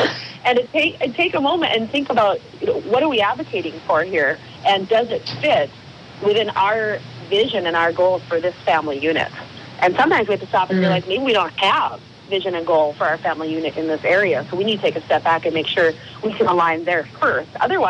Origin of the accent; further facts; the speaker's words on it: Midwest, United States; Yes, we both are. In fact, we're both from the Midwest.